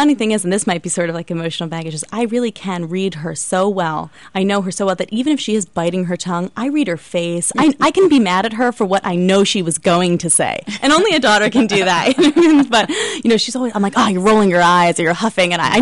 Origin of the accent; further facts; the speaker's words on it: Philadelphia, Pennsylvania, United States; now in New York, United States; I might live in New York, but I'm still from Philly, so they should watch out.